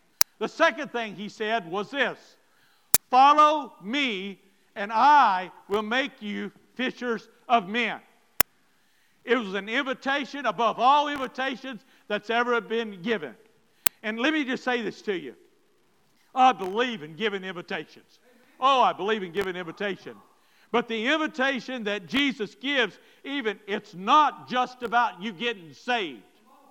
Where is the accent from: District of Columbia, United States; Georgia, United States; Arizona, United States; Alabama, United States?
Alabama, United States; When I go to Haiti, it's like going back in time to where I grew up in East Alabama. I remember those times.